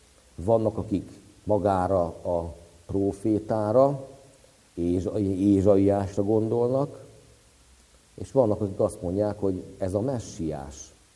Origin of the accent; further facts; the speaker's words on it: Hungary; mivel mi ugye magyarok vagyunk